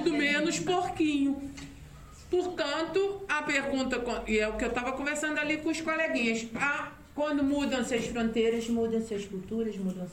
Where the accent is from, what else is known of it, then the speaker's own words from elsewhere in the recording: Portugal; nós somos portugueses, lá na calada, na nossa casa, vamos continuar fazendo cozida portuguesa.